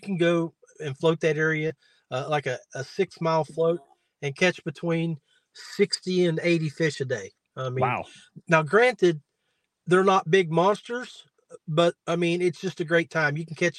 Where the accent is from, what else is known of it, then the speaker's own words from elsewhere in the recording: West Virginia, United States; Like I'm from West Virginia. I'm staying with guys from Pennsylvania and Tennessee.